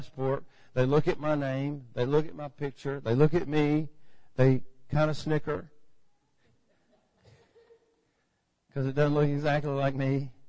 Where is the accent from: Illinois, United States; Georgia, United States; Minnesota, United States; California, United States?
Georgia, United States; Atlanta; Seriously, I grew up in Atlanta in the 70s.